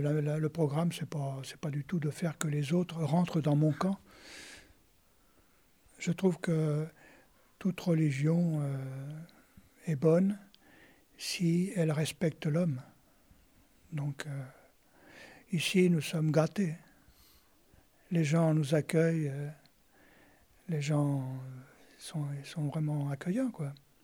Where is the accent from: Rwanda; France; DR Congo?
France; born there; parce que je suis né en France, à une certaine époque de l'histoire.